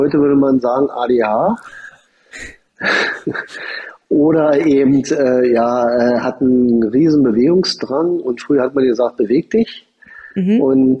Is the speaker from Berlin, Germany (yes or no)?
yes; Berlin, Germany; Ich bin 1964 geboren, bin im Südosten von Berlin aufgewachsen